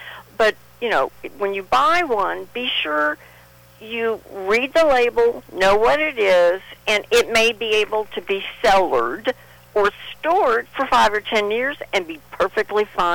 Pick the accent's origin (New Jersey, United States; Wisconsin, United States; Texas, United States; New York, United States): Texas, United States; I will, as a Texan, I will say you're correct.